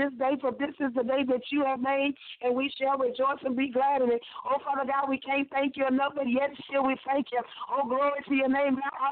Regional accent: Dominica; I'm there from Dominica

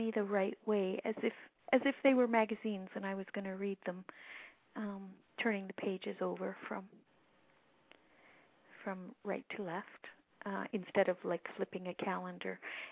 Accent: High River, Alberta, Canada; Oh, I'm from High River, Alberta, south of Calgary.

